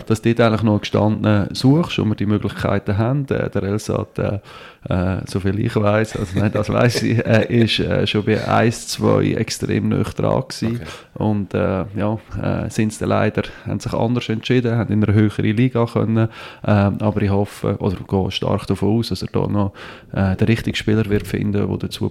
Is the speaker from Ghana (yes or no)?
no; Switzerland; das sind so ein bisschen die Umstände, wie wir sie immer haben bei uns in der Schweiz.